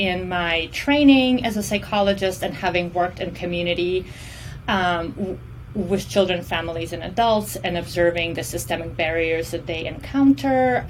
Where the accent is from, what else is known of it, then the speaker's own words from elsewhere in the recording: Russia; English is a second language; now in United States; So personally, I'm originally from Russia. So if you all hear an accent, that's where that's from. I've lived in the States for a while, though.